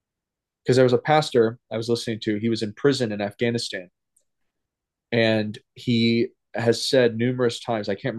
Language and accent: English; United States; I'm not saying this to like make myself feel good because I'm an American or anything